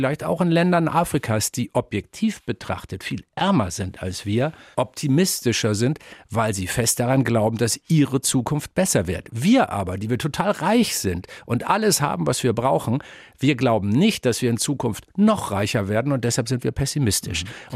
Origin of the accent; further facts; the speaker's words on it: Hamburg, Germany; Wenn ich heute in meiner Heimatstadt Hamburg im Hafen sitze, in einer Strandbar, dann kreisen manchmal Adler über mir.